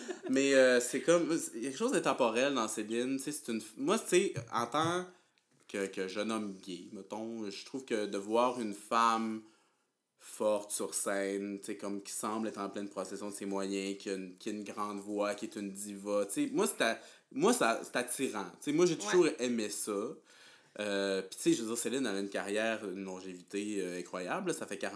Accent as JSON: {"language": "French", "region": "Quebec", "country": "Canada", "said": "On vient du Saguenay, en passant."}